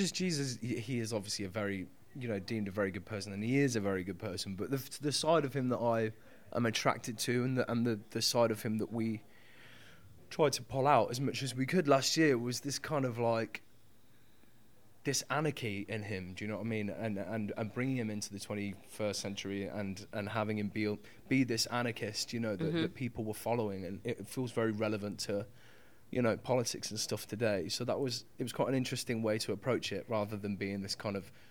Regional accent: Coventry, West Midlands, United Kingdom; I mean, it does happen in London, but you know, I'm from Coventry, so you know, when you go back up to Carve or you go, you know, out into the, you know, slightly smaller cities

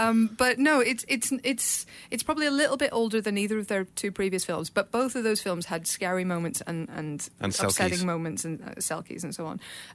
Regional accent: Ireland; I'm a little bit proud because they're Irish. I'm Irish.

